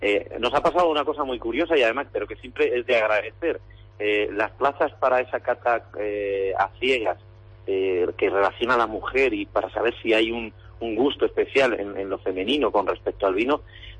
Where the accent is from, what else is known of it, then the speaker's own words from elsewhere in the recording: Castilla-La Mancha, Spain; Somos gente, los castellano manchegos, muy trabajadores